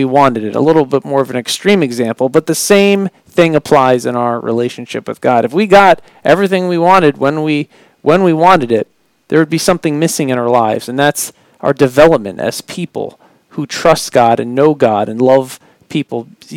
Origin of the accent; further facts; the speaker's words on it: King of Prussia, Pennsylvania, United States; I'm from the King of Prussia area. That's where I grew up.